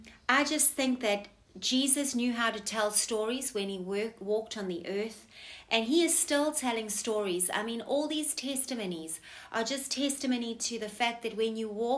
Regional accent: South Africa; born there; I'm a South African by birth.

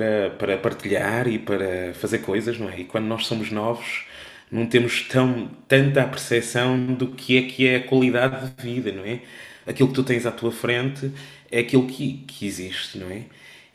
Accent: Porto, Portugal; eu venho de uma zona do Porto que é o Palácio dos Pestanas, que é uma zona que é ali na Praça da República, mesmo no centro do Porto. E foi aí que eu nasci

